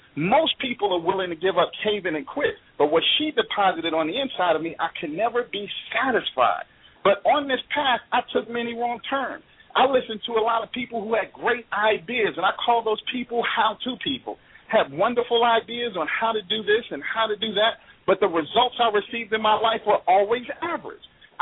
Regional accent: New York City, New York, United States; I grew up in the Bronx, New York City, while it was the murder capital of the world.

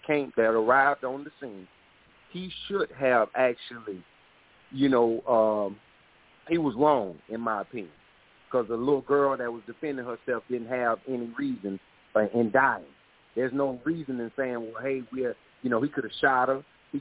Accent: South Carolina, United States; I'm from mm-hmm. South Carolina. My feelings as a black man here in America, because mm-hmm. I as a black man, I'm one of the black men here in America

